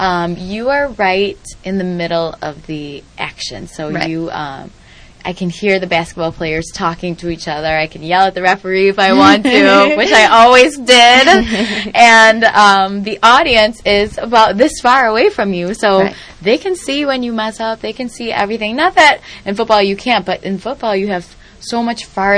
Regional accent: Chicago, Illinois, United States; now in Boston, United States; I came from Chicago.

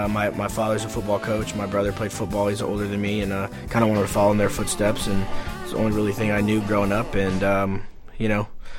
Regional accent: Houston, Texas, United States; Growing up in Houston was the team

